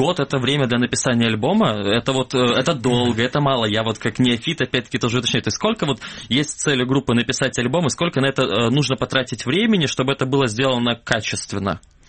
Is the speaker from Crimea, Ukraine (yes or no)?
yes; Kerch, Crimea, Ukraine; now in Simferopol, Ukraine; Я, например, тоже приехал в Симферополь из Керчи